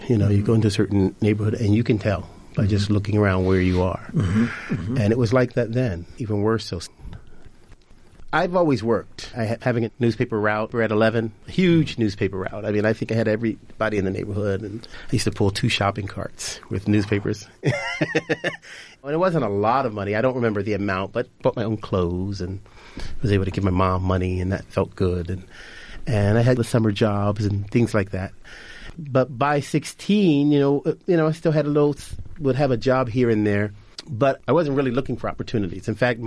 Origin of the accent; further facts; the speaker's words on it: Philadelphia, Pennsylvania, United States; I grew up in North Philadelphia, just on the south side of Temple University. It was a nice little enclave of a neighborhood because if you went any direction, you were in a whole different world where it was scary for me.